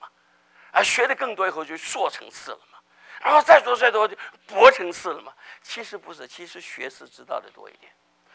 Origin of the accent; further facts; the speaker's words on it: China; 所以我们中国人才有这个话：士可杀不可辱啊